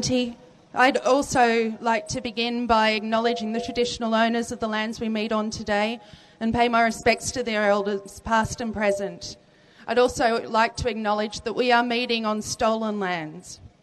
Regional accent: Canberra, Australian Capital Territory, Australia; born there; now in Melbourne, Australia; My traditional lands lie around Alice Springs, yet I was born in Canberra and have lived in Melbourne now for 25 years.

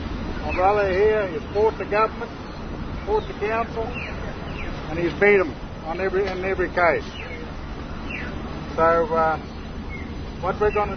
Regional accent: Ipswich, Queensland, Australia; I'm a CEO from Brisbane, Ipswich.

